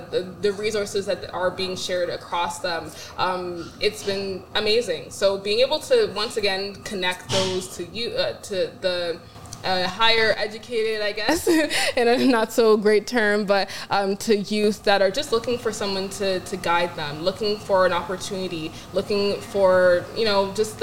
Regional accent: Ontario, Canada; especially where I grew up in Ontario, where it feels like you kind of have to struggle through everything, right?

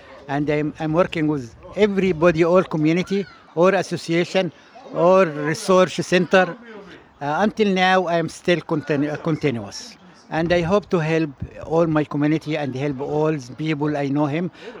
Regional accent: Egypt; English is a second language; now in Halifax, Canada; I came from Egypt for 25 years.

